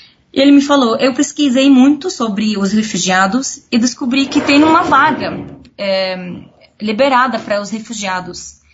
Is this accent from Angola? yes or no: no; Syria; Portuguese is a second language; now in Brazil; falei em inglês … eu sou da Síria.